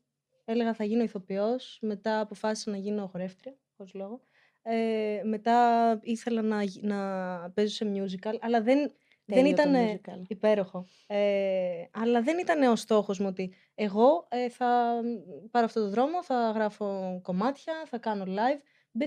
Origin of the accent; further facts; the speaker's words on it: Athens, Attica, Greece; το είπαμε αυτό. Είμαι 20 χρονών. Γεννήθηκα και μεγάλωσα στην Αθήνα. Είμαι μισή από την Κύπρο.